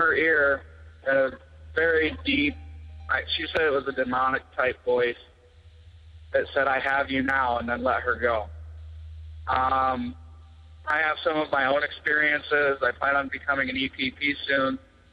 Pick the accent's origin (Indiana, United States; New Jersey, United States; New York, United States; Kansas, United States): Indiana, United States; Hi, Tony and Jenny. I'm from Indiana.